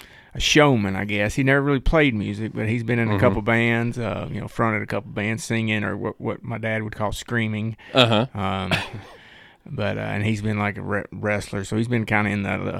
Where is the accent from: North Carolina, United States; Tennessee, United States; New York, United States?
Tennessee, United States; White House; now in Bowling Green, United States; I was born, you know, somewhere around Nashville. I don't remember what hospital it was, but grew up in White House, Tennessee. Ended up in Bowling Green just from, you know, going to school here.